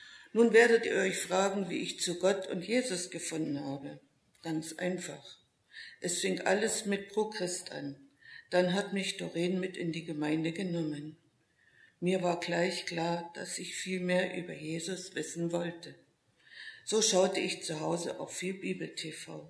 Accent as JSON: {"language": "German", "region": "Saxony", "country": "Germany", "tie": "born or raised there", "said": "inzwischen 60 Jahre alt. Aufgewachsen bin ich in der Oberlausitz."}